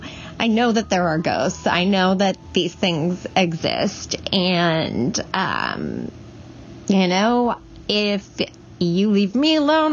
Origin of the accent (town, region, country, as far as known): Midwest, United States; now in Minnesota, United States